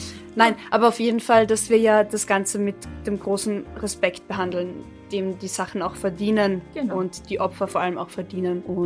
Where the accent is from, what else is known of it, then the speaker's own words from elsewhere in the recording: Carinthia, Austria; now in Vienna, Austria; Beide aus Bayern, ich in Kärnten aufgewachsen und man schreibt uns den Wiener Dialekt zu.